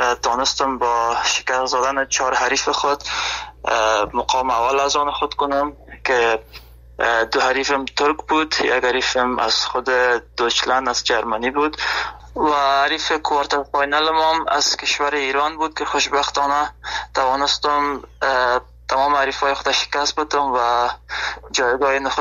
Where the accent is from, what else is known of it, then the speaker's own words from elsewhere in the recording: Afghanistan; now in Germany; به خاطر این هدف خود از افغانستان آلمان آمدم